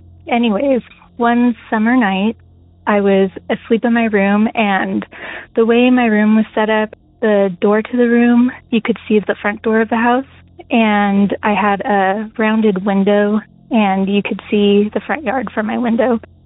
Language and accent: English; California, United States; now in Missouri, United States; Both of them actually take place in Southern California. That's where I'm from.